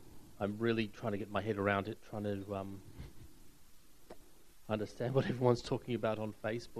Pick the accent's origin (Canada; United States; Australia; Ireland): Australia; Adelaide, South Australia; I'm from Adelaide.